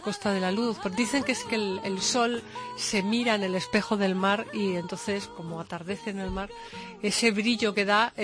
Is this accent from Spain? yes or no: yes; Huelva, Andalusia, Spain; also born or lived in Madrid; now in Cádiz, Spain; Soy de Cádiz, yo nací en Madrid, pero vivo en Cádiz. Me he criado en Huelva y vivo en Cádiz.